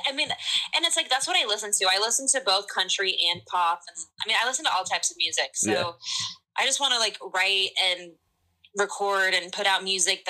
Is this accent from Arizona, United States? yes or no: yes; Arizona, United States; I'm from Arizona, so yeah.